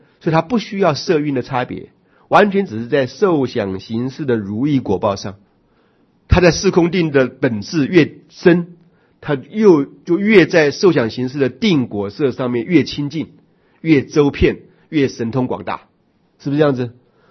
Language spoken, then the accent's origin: Chinese; Daxi, Taoyuan, Taiwan; 昨天我人在桃园大溪，我的家乡，然后去看几块准备做我们祖坟的那个墓地啊